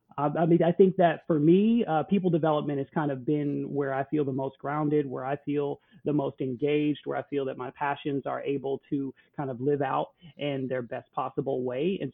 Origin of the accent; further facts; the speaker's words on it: United States; being an American who grew up here in the United States.